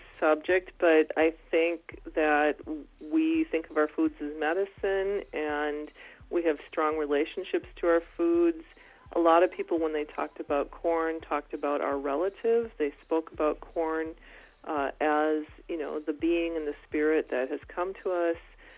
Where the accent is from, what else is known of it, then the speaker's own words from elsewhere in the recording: North Dakota, United States; now in Twin Cities, United States; I grew up in North Dakota. I'm Turtle Mountain Band of Ojibwe, and I live in the Twin Cities.